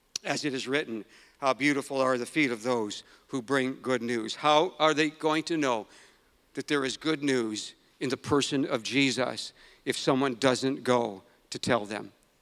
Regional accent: United States; I'm from the United States.

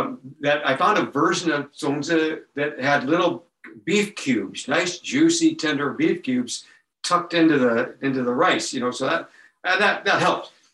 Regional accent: Ohio, United States; I said, I'm from Ohio. I said, I'm from the US.

